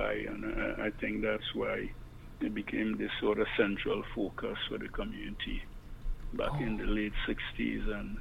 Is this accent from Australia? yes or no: no; Trinidad & Tobago; I was from Trinidad.